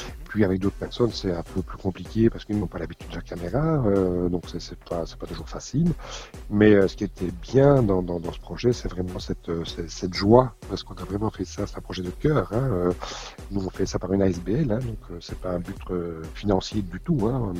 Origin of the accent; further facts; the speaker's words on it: Charleroi, Wallonia, Belgium; moi je suis Carolo, je suis fier de l'être.